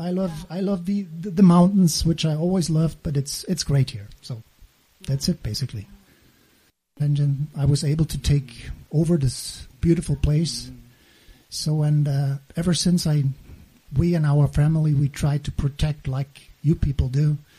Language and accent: English; East Germany, Germany; I grew up in the East, and when the wall came down, the first opportunity I took was going around in the world.